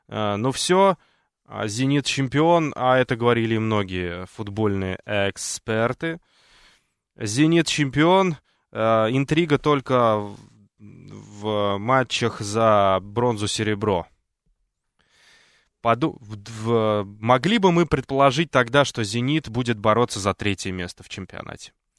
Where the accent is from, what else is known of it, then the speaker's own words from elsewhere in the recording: Moscow, Russia; мы, москвичи